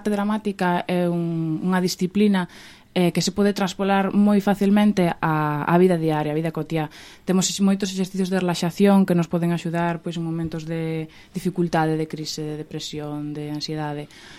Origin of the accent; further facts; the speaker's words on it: Ferrol, Galicia, Spain; eu son actriz, adícome ao teatro e á televisión, son de Ferrol